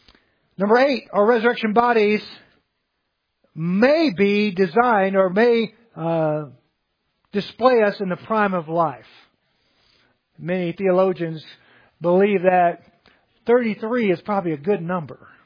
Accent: Louisiana, United States; accent: Cajun; And since I'm Cajun, we can go backwards.

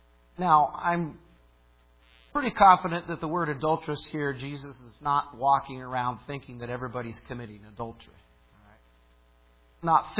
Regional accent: Illinois, United States; Now, I grew up in Illinois. and tens of thousands of acres of corn, and the rows are as straight as an arrow.

